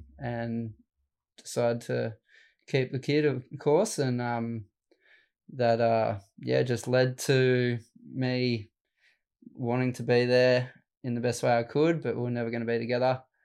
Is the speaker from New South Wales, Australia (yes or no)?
yes; Helensburgh, New South Wales, Australia; Yeah, I grew up in Helensburg, but yeah.